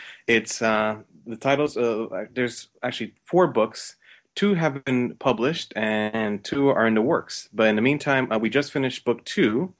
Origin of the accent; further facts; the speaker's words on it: New York, United States; and although I'm originally from New York, I visited Las Vegas a couple of the times